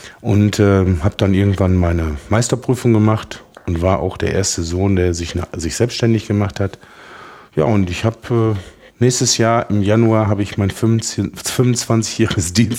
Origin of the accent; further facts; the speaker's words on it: Oberhausen, North Rhine-Westphalia, Germany; ich bin aus ganz kleinen Verhältnissen. Ich bin als Bergmannssohn groß geworden in Oberhausen, direkt im Herzen von Oberhausen. Der Vater war Bergmann, er ist 25 Jahre eingefahren. Die Mutter war Hausfrau, die Brüder waren Schlosser oder Kranführer.